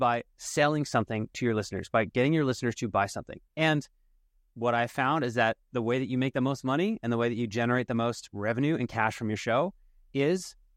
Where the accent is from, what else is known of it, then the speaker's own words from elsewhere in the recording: Philadelphia, Pennsylvania, United States; My first show was about my hometown of Philadelphia.